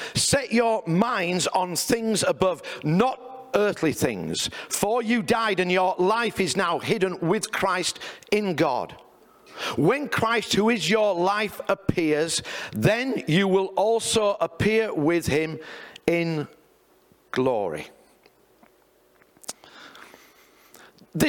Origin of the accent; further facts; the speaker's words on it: England, United Kingdom; You know, being an Englishman, Premier League, you're waiting for a burger and you get a croissant.